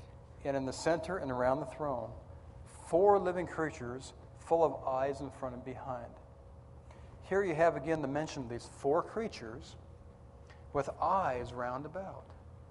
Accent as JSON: {"language": "English", "region": "Washington", "country": "United States", "tie": "born or raised there", "said": "I grew up in Washington State. I met my wife in Southern California and stole her away from her father and moved her out to the mountains of Western Carolina."}